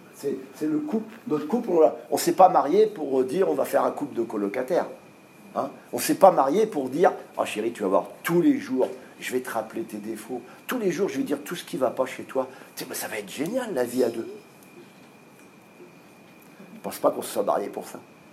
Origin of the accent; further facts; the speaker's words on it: Normandy, France; Le même mot que chez moi en Normandie, ce mot, il veut dire ça.